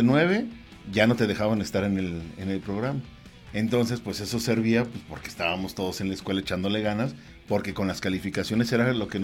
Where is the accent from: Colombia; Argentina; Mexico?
Mexico; Mexico City; born there; now in Aguascalientes, Mexico; Y yo te puedo decir que soy nacido en la Ciudad de México, pero soy de los principales defensores de Aguascalientes.